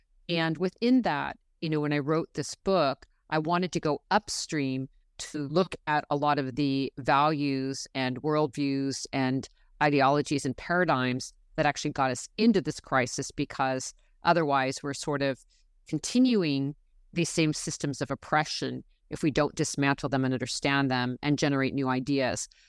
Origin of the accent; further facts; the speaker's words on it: California, United States; the redwood forests in Northern California, where I live. That was, one of the big issues where I was growing up in Mendocino County was the logging of the redwood forests.